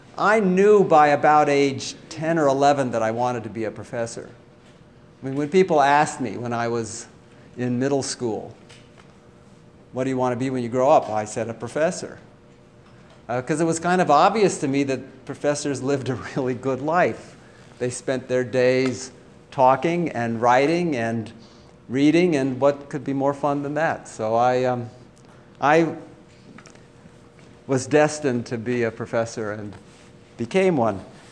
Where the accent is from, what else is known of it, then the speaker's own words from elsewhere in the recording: Lawrence, Kansas, United States; And I grew up in Lawrence, Kansas, which is the town where the University of Kansas is located. I was raised in a super academic family.